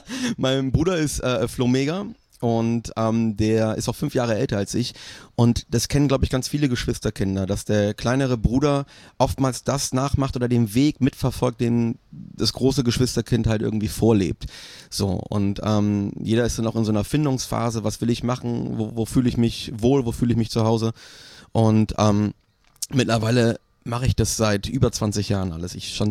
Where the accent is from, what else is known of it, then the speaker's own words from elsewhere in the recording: Bremen, Germany; ich kann mir nicht vorstellen, zurückzugehen nach Bremen, auch wenn ich Bremen sehr liebe. Das ist halt meine Heimat natürlich, man hat da so eine Verbundenheit